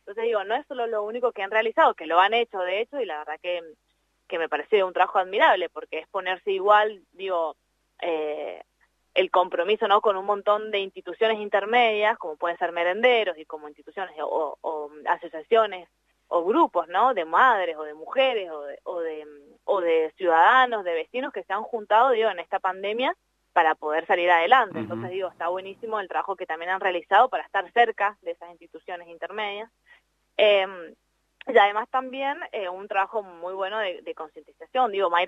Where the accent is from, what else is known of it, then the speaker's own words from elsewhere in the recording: Mendoza, Argentina; como mendocinos y mendocinas.